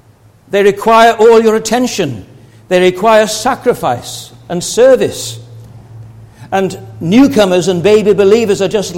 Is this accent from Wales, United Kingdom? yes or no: yes; Wales, United Kingdom; Now, I'm Welsh, as you know